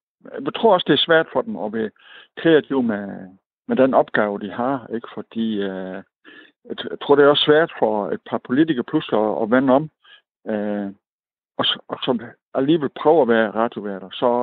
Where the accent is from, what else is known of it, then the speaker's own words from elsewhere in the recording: Region of Southern Denmark, Denmark; det var egentlig for den radikale om at gøre fra mit synspunkt som sønderjyde